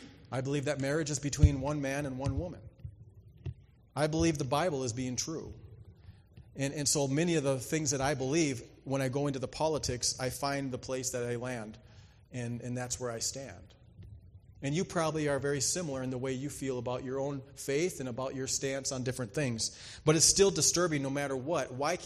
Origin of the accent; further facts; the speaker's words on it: North Dakota, United States; Now, I grew up in North Dakota. North Dakota has a tendency to do the opposite of Montana, apparently.